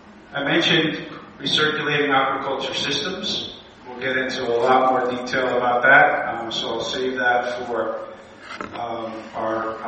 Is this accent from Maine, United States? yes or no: yes; Yarmouth, Maine, United States; Our employees come from Maine. I grew up in Yarmouth.